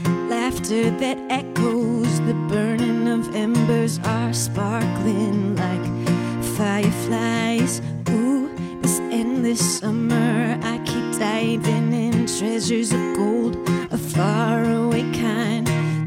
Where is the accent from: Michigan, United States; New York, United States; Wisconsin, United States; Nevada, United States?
Wisconsin, United States; growing up in the Northwoods, visiting up there a lot, we still go up there quite often in the summer.